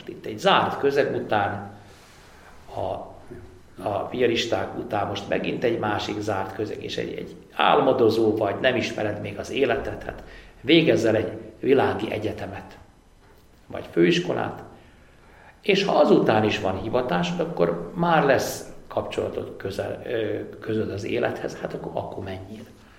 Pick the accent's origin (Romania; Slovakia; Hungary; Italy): Hungary; Maglód, Pest; Maglódon, ahol én fölnőttem, ott voltam először ilyen képesítés nélküli pedagógus egy évet